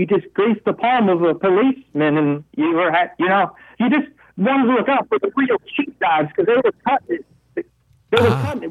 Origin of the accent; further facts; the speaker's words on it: Chicago, Illinois, United States; I've lived in many different neighborhoods. Like I said, I was born in Chicago. My parents, they had a house in Beverly, and then they moved around, and they ended up with a place in Lakeview